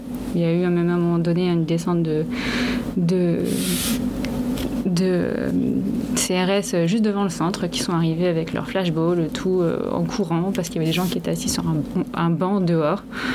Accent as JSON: {"language": "French", "region": "Brittany", "country": "France", "said": "Moi, je suis de Bretagne et du coup, parfois, ça me donne envie de revoir un peu les gens de là-bas."}